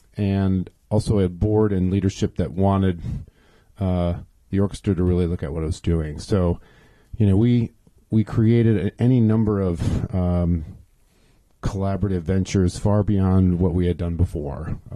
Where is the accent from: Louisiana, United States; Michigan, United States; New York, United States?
Michigan, United States; born or raised there; also born or lived in Minneapolis